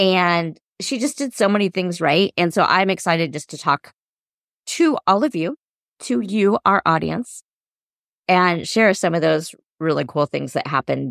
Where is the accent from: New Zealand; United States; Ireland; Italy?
United States; Kansas City; I mean, Abby grew up in Kansas City, where I live in Kansas City. We're from Kansas City.